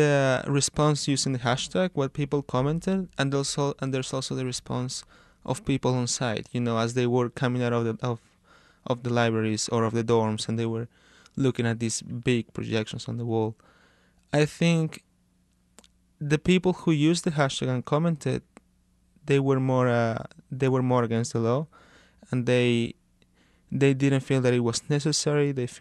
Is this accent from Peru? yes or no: yes; Peru; moved away as an adult; also born or lived in Spain; now in United States; I was born in Spain. I lived there until I was 7, and I moved to Peru. And I applied to many schools in the U.S. right after high school.